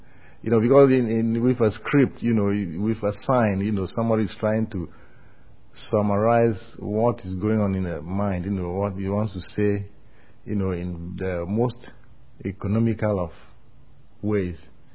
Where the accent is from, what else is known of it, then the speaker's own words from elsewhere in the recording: Ghana; born there; I was born in Ghana in the mid-40s, and I'm an artist, a sculptor.